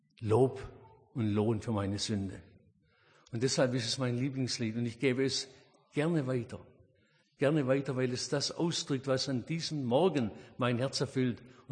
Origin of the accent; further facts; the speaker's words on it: Oberndorf, Baden-Württemberg, Germany; in Oberndorf, meiner Heimatstadt.